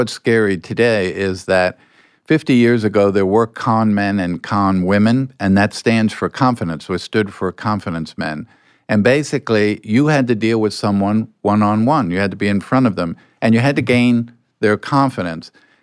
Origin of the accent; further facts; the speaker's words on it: Alabama, United States; accent: Southern; Oh, yeah, I was born and raised in Alabama.